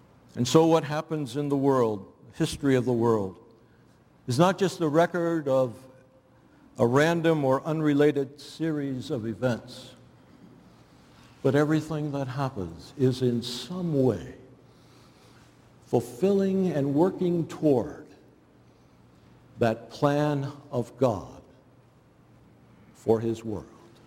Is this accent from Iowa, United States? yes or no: no; New Jersey, United States; When I grew up in New Jersey, the next street behind my house was a dead-end street, and so there was very little traffic on that street.